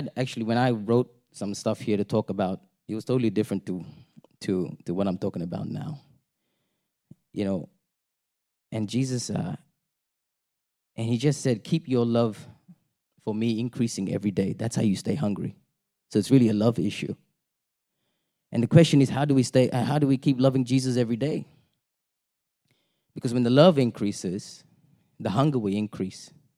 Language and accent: English; Singapore; I was from Singapore. I didn't know anything about God. Okay, but we lived there. I was a Hindu.